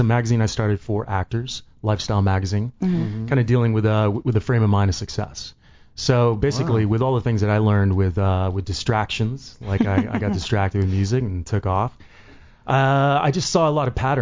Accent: Texas, United States; born there; I was actually born in Texas.

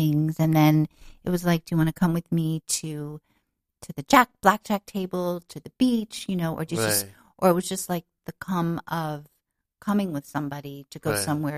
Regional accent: New York City, New York, United States; also born or lived in Hollywood, Florida; I was born in New York City.

